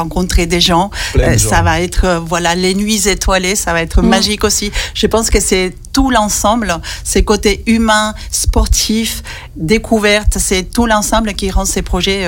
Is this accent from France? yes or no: no; Spain; moi, j'ouvrais les fenêtres quand j'étais petite en Espagne et j'avais le Maroc en face.